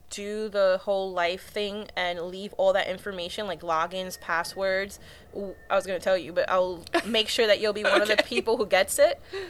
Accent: Cuba; So I have to go because I'm Taino from Cuba.

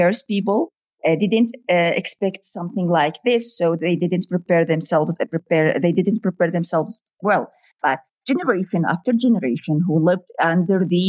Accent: Yemen; English is a second language; Because it's a foreign language in our country.

